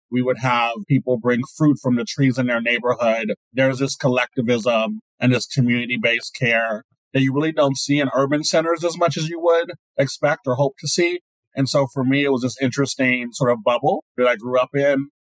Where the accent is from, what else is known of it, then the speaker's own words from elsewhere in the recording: South Gate, California, United States; I grew up in a working class community. It was pretty interesting because I grew up specifically in Southgate, which is majority Latinx.